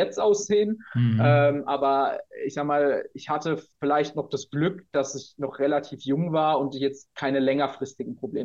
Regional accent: Rhineland-Palatinate, Germany; Ich komme ja aus der Pfalz

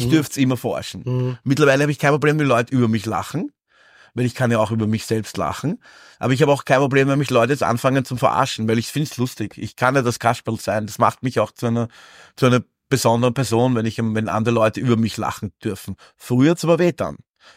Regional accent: Vienna, Austria; ich komme aus Favoriten und in Favoriten war ich quasi der Mogli, aufgewachsen unter anderen, die nicht ausschauen wie ich. Das heißt, ich war die Minderheit in meinem Bezirk

